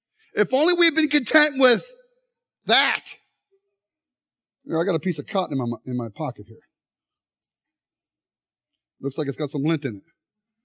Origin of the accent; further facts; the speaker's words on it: Ohio, United States; I am from Ohio. Why are you making fun of me? That's horrible. Ohio rocks.